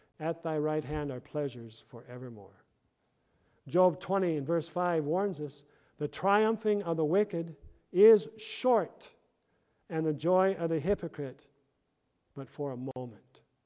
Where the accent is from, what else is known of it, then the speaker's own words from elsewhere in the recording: Tyndall, South Dakota, United States; You know, he used to play in this area. I grew up in Tyndall. There's Groveland Park Ballroom.